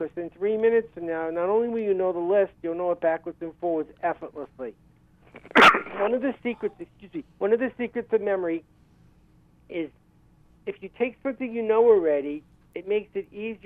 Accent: Brooklyn, New York, United States; now in Texas, United States; You know, or I grew up in Brooklyn, we pronounce this word dog. Here in Texas, it's a dog.

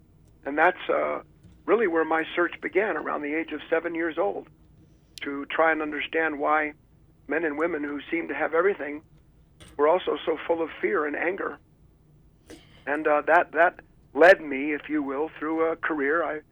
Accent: Beverly Hills, California, United States; I was born and raised in Beverly Hills, the son of a man who became Time Magazine Man of the Year.

